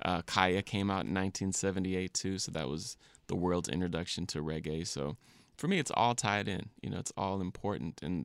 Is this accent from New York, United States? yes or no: no; Minneapolis, Minnesota, United States; of course, I'm from Minneapolis, so … was huge, you know, and seeing him around town